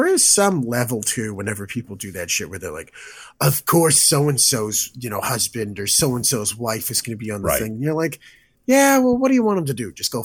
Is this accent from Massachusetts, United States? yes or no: yes; Boston, Massachusetts, United States; I'm from Boston. The A's and the H's and everything start to disappear when you get real angry.